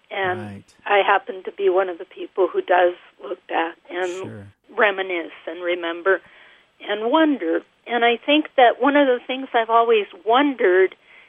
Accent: Los Angeles, California, United States; I was a child in the 50s in this neighborhood in Los Angeles. That's my hometown.

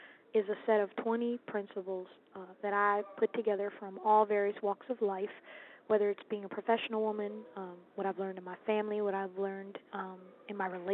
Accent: Virginia, United States; also born or lived in Munich, Germany; I was born actually in Munich, Germany, dad a military officer, and I was raised kind of all over, as most military kids are, but settled in Virginia.

